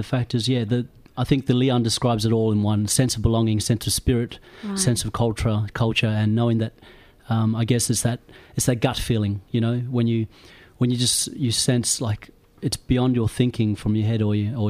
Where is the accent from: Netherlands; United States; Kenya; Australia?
Australia; Port Hedland, Western Australia; now in Melbourne, Australia; I grew up in Port Hedland